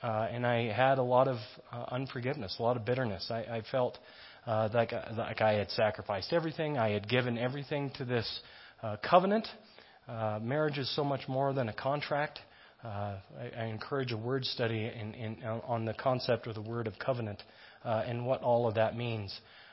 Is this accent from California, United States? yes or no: no; Oregon, United States; 300 days of sunshine, I came from Oregon. 300 days of rain.